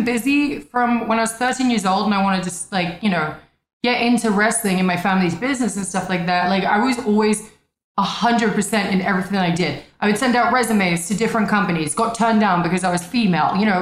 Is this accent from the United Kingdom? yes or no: yes; United Kingdom; But people assume because we're both British, right?